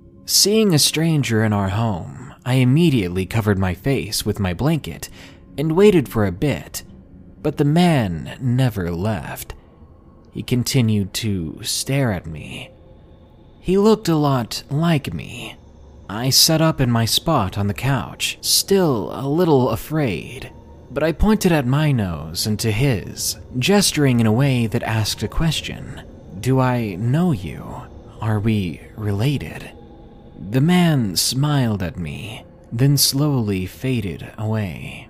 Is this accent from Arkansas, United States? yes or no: yes; Arkansas, United States; I'm from the South, Arkansas to be exact.